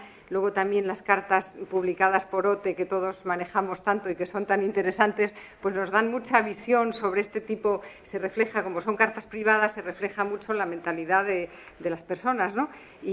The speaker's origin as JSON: {"language": "Spanish", "region": "Castile", "country": "Spain", "said": "que yo también soy castellana"}